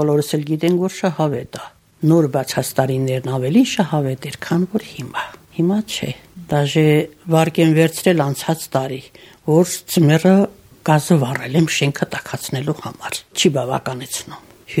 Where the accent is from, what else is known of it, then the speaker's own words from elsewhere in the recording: Lusadzor, Tavush, Armenia; also born or lived in Dilijan; Ես Իջևանի շրջանից եմ, Լուսաձոր գյուղից